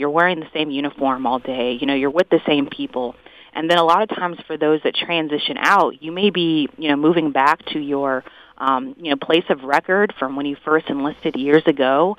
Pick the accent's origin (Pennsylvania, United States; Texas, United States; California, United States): California, United States; Los Angeles; moved away as an adult; As you stated, I grew up in the Los Angeles area and I just kind of wanted to go out of state for school.